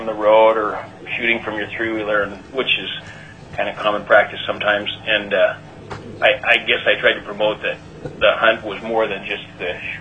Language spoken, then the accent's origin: English; Wrangell, Alaska, United States; I'm from Wrangell. I have been here for 32 years.